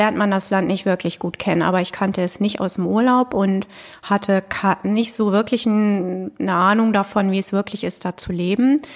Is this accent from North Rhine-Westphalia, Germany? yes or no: no; Kiel, Schleswig-Holstein, Germany; moved away as an adult; now in Hanover, Germany; Nee, ich bin eigentlich aus Schleswig-Holstein, aus Kiel und bin dann hier in den öffentlichen Dienst eingetreten vor langer Zeit. Und das war der Grund, nach Hannover zu ziehen damals.